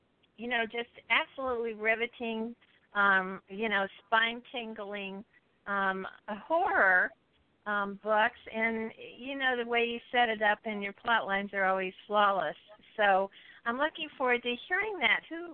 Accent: the South, United States; I'm from the South, and we always celebrate Christmas in July. Now, the funny part is, even though I remember that being celebrated when I was growing up, I never got any presents.

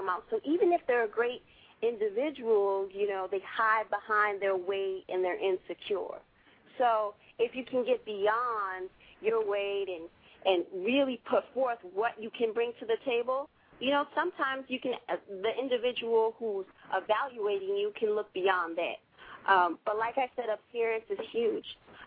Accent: New York City, New York, United States; also born or lived in California; I would definitely want to expand into other cities like my hometown, New York, and even California, I think, would be a great place to expand, in Miami.

